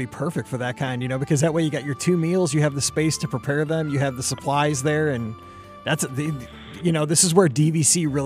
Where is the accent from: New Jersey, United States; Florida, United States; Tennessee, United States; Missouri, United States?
Missouri, United States; you know, I'm from Missouri. We don't get a lot of African artifacts